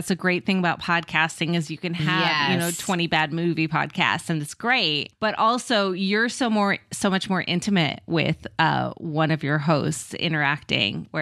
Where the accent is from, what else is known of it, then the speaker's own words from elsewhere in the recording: United States; I'm a... silly American, and not only that, I'm a Pacific Northwest American